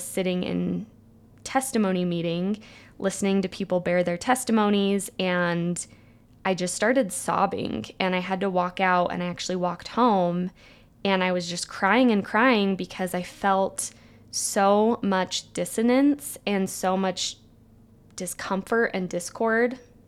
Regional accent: Provo, Utah, United States; now in San Francisco, United States; community aspect of the church in San Francisco in a way that I hadn't ever needed or appreciated in growing up in Provo.

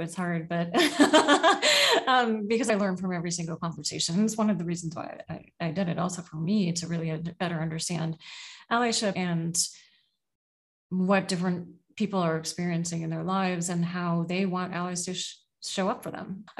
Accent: Oakland, California, United States; also born or lived in San Francisco / Seattle; I was born in San Francisco, grew up in Oakland, and then in Seattle. And in Seattle, I lived in South Seattle. So very diverse neighborhoods.

